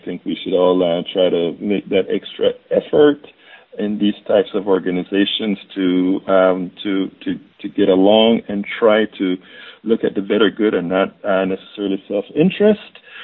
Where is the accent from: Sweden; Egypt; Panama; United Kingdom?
Panama; moved away as an adult; now in United States; I'm originally from Central America, Panama. I came to the United States in 1979 to get an engineering degree.